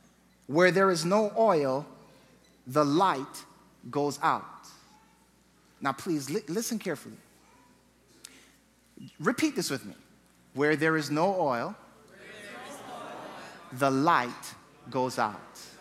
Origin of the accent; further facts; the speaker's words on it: Jamaica; I visited my hometown, Jamaica, some time ago.